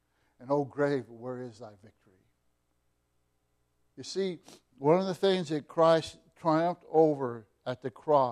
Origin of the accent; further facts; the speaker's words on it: Fossil, Oregon, United States; I come from Podunk, Oregon, a town called Fossil, 600 people, and shielded from a lot of things